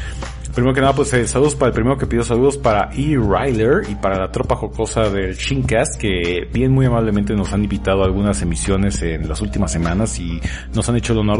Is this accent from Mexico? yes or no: yes; Mexico; Aquí es donde como buenos mexicanos nos aventamos un saludo en el más estereotípico acento argentino que se nos puede ocurrir